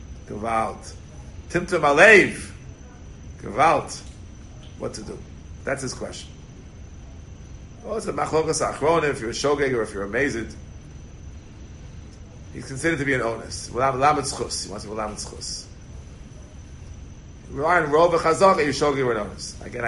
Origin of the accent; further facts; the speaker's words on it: Queens, New York, United States; I'll give you secrets from growing up in Queens.